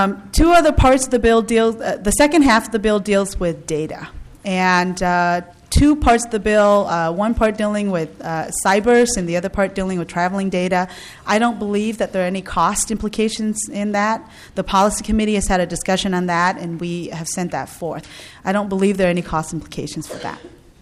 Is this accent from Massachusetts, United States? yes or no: no; Saint Paul, Minnesota, United States; I'm a Minnesotan, and I'm a proud St. Paulite.